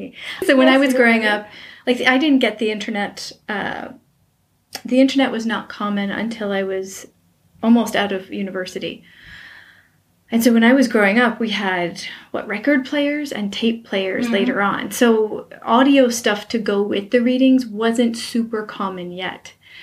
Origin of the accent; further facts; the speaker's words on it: New York, United States; also born or lived in Pennsylvania; now in California, United States; Because I have immigrant parents from Italy, and I grew up in New York and Pennsylvania, and then I moved to California, I have a weird mix of vocal characteristics.